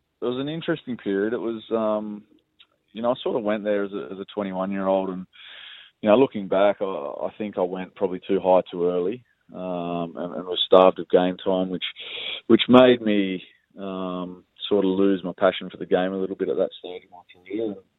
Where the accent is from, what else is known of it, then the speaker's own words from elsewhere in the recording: Melbourne, Victoria, Australia; that'll always be my home club. So you know, my time at Melbourne Victory is probably the proudest time of my